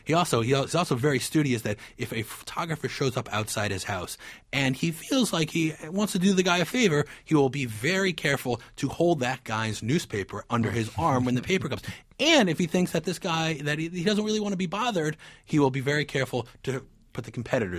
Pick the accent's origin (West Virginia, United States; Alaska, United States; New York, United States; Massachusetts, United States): New York, United States; as a New Yorker, I'm looking forward to not necessarily being in the thick of, but watching closely as we have a debate about what the future of the city should be like.